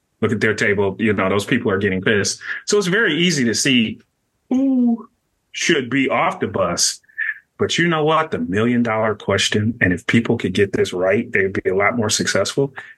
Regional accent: Detroit, Michigan, United States; born and raised on the east side of Detroit. Yeah. So I'm from the Motor City, and I'm very proud about it.

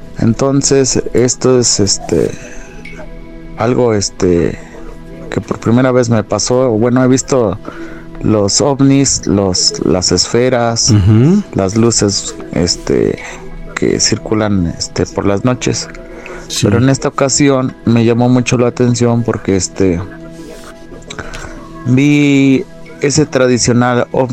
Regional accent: San Rafael Tepatlaxco, Tlaxcala, Mexico; yo vivo a las faldas de la Malinche, soy del estado de Tlaxcala y pertenezco a la población de San Rafael Tepaclasco.

